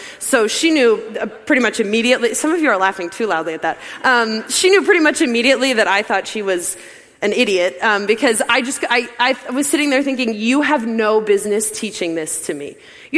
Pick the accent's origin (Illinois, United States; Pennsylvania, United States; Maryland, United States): Pennsylvania, United States; So I grew up in Pennsylvania, and we just came to Columbus every once in a while to like visit my grandparents.